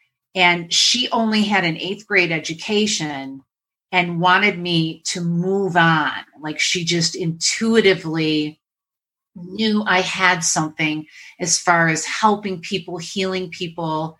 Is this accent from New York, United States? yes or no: yes; New York, United States; I'm an Italian 100%, and I came from Western New York, the great belt of Western New York.